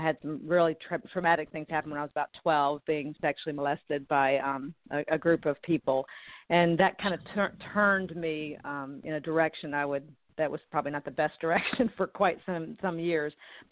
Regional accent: Nashville, Tennessee, United States; I grew up right outside of Nashville, Tennessee, and right smack in the middle of the Bible Belt.

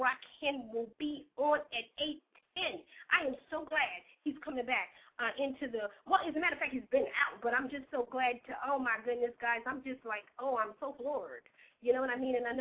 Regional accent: New York City, New York, United States; now in Charleston, United States; because I came from New York City, and I'm going to keep on saying that, but I do rep Charleston, South Carolina as well.

